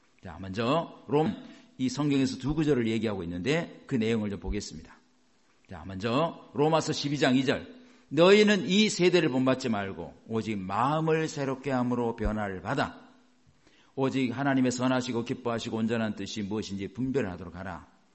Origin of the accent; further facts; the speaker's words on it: South Korea; 여러분, 우리나라 사람하고 미국 사람하고 생각이 틀린 게 많아요.